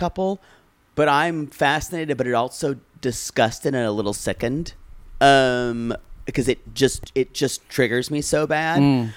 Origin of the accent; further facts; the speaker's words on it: the South, United States; Growing up in the South, I didn't understand anti-Semitism.